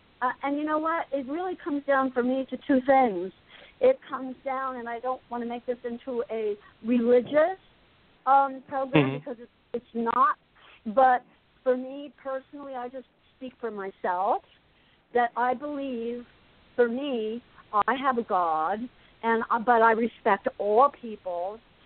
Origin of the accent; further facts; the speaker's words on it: Asbury Park, New Jersey, United States; I grew up in Asbury Park, and I went to Asbury Park, you know, Holy Spirit Grammar School, and then I went to Asbury Park High School as a sophomore.